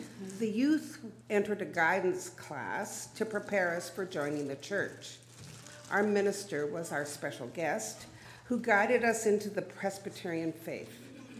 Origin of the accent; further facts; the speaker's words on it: Regina, Saskatchewan, Canada; When I grew up in Regina, Saskatchewan, I attended Sunday school, youth group on Sunday evenings, and CGIT on Thursday evenings.